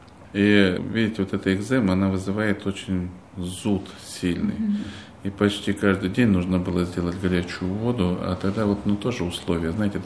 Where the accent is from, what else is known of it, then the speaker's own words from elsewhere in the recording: Tbilisi, Georgia; also born or lived in Azerbaijan; Нет, так получилось, что я родился там, потом жили в Азербайджане, потом снова вернулись в Грузию, и фактически юность прошла в Тбилиси, да.